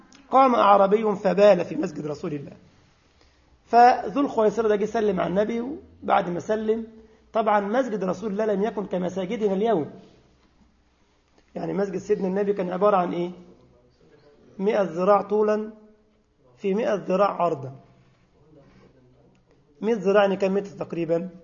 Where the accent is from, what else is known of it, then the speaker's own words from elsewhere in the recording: Egypt; وإحنا عندنا في مصر الأسقف من الخرى صانة